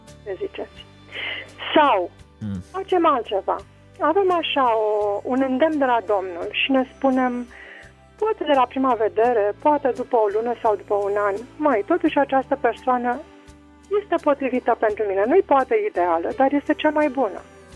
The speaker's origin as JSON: {"language": "Romanian", "region": "Bucharest", "country": "Romania", "said": "sunt și eu din București."}